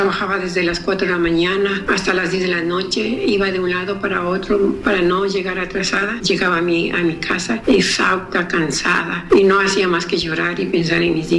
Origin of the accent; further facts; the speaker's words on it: Ecuador; moved away as an adult; now in Spain; soy ecuatoriana, vine a España con el afán de poder sacar adelante a mis hijos, por la situación económica de mi país era muy dura. Yo soy madre divorciada con tres hijos y decidí venir por 5 años